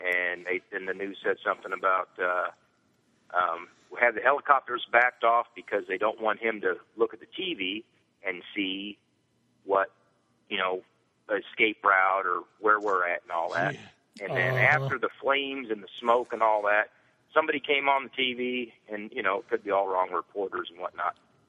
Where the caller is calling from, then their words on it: Springfield, Illinois, United States; I'm in Springfield, Illinois. Okay, no concealed carry, and I'm 1 mile from the Capitol where they make all the laws.